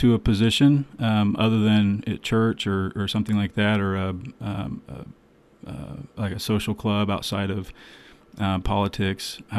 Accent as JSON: {"language": "English", "town": "Fort Madison", "region": "Iowa", "country": "United States", "tie": "born or raised there", "said": "I grew up in Fort Madison, Iowa. I went to school at Iowa State, graduated with a construction engineering degree, moved all over the country for about 10 years, moved back to Ainsworth, which is where I live with my wife and two boys."}